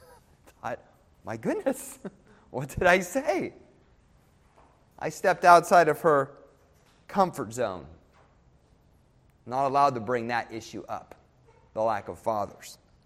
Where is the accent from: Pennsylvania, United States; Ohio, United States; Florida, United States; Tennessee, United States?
Pennsylvania, United States; I grew up in Western Pennsylvania on a multi-generational homestead, working in a multi-generational family business as a construction worker.